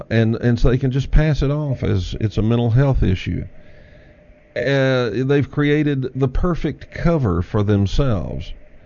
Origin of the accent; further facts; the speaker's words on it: United States; I certainly don't want to see sanctions against the United States. I'm an American.